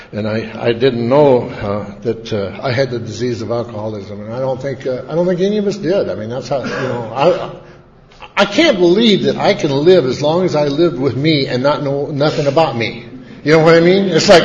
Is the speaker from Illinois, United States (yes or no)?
no; Billings, Montana, United States; I'm from Billings, Montana.